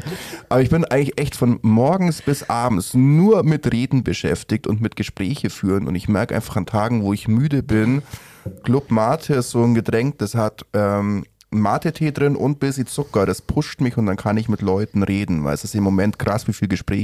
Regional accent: Gersthofen, Bavaria, Germany; ich bin in Gersthofen aufgewachsen.

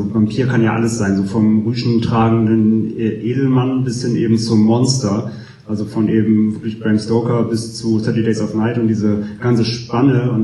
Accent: Rhineland, Germany; ich komme ja aus dem Rheinland gebürtig.

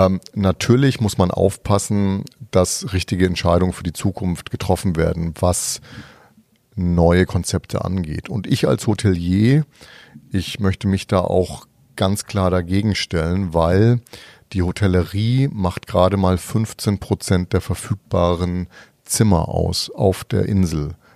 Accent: Würzburg, Bavaria, Germany; meine Eltern kommen nicht aus Franken, aber ich bin wirklich in Würzburg geboren, habe noch eine Zwillingsschwester. Wir sind da beide geboren natürlich und bin da auch meine Schulzeit verbracht, Abitur gemacht am Mozart-Gymnasium in Würzburg

